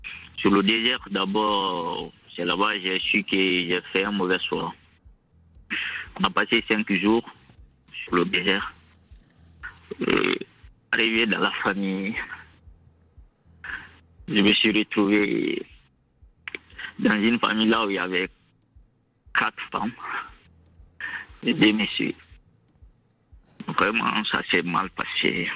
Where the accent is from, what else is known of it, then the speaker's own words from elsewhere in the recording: Nzérékoré Region, Guinea; moved away; Je suis guinéen dans la région des Erekouré.